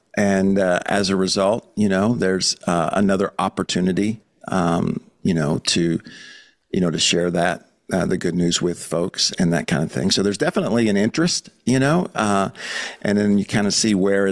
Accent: Michigan, United States; born there; also born or lived in Arkansas; now in South Florida, United States; And I was born in Michigan, but Steph and I, my wife, we met in Arkansas, small town.

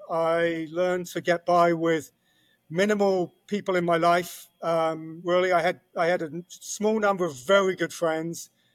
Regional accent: South East England, United Kingdom; moved away as an adult; now in United States; But my youth, I grew up, I was born just south of London. I lived there till I was about 12. And like every English kid

